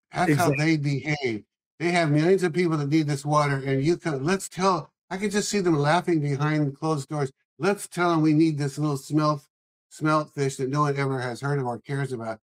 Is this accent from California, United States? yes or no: yes; California, United States; also born or lived in Oregon; I live in Oregon. I was born in Oregon, but I was raised the majority of my life in California. I love California.